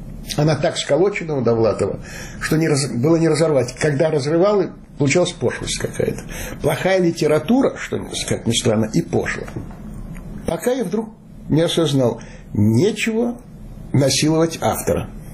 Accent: Chernivtsi, Chernivtsi Oblast, Ukraine; born there; Я родился на Западной Украине, в Черновцах.

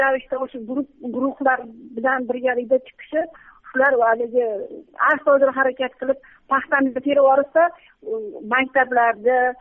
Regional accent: Fergana, Fergana Region, Uzbekistan; Farg'onadanman, jurnalistman.

